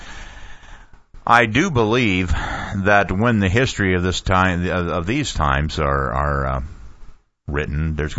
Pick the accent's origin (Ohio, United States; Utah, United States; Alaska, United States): Ohio, United States; Marion; I'm a little bit of an expert on this because I grew up in Harding hometown territory and the Marion Star newspaper.